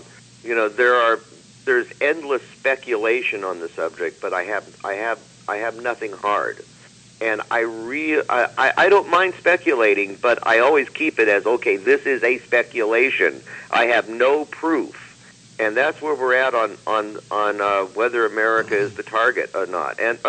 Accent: Nevada, United States; And example you gave of making the desert bloom happened in my home state of Nevada.

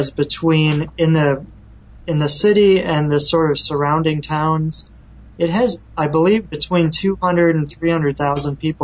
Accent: Des Plaines, Illinois, United States; also born or lived in Chicago; now in Rockford, United States; Yes, I was born in Chicago. I was raised there for about 4 years, and then my parents moved out to Des Plaines, Illinois, which is a suburb by O'Hare Airport.

